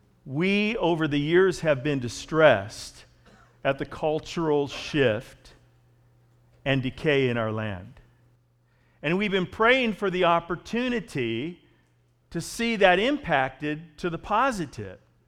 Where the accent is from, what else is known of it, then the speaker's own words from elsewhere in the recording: California, United States; Well, I grew up in California. I didn't even know there was a KKK.